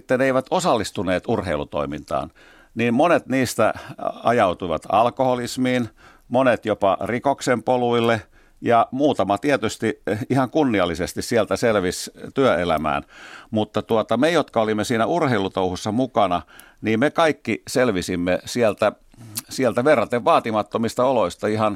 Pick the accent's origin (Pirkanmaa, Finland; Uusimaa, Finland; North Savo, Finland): Uusimaa, Finland; Helsinki; Minähän olen tällainen stadilainen